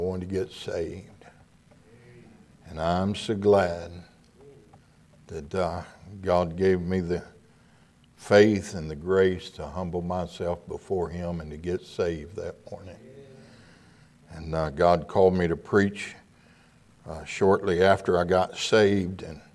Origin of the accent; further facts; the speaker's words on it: Pasadena, Texas, United States; I'm from the Houston area, from Pasadena, Texas. I never thought in my wildest dreams I'd be up in New York preaching.